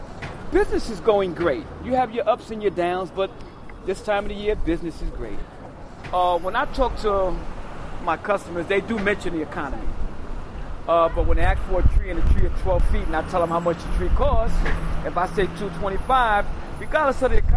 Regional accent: Bronx, New York, United States; I'm from the Bronx, New York.

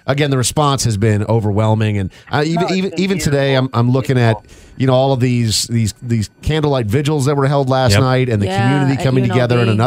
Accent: Minnesota, United States; I was raised in Minnesota.

